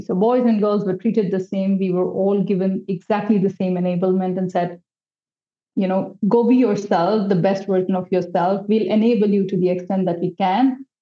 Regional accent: Delhi, India; Yeah, so I grew up in Delhi, and in a big joint family, a typical joint family of India.

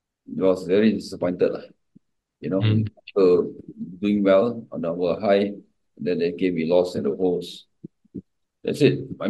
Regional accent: Sembawang, Singapore; I was a Sembawang boy.

